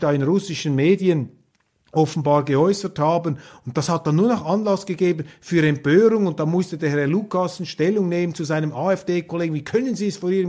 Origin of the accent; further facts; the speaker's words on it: Switzerland; Also wenn ich in Deutschland bin oder in Österreich, dann begegnet mir als Schweizer viel mehr Sympathie als bei deutschen oder österreichischen Journalisten.